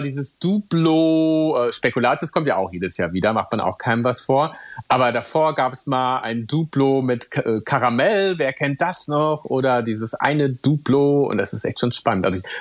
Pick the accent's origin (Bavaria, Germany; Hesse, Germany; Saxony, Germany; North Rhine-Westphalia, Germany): North Rhine-Westphalia, Germany; Beckum; Ich komme aus Beckum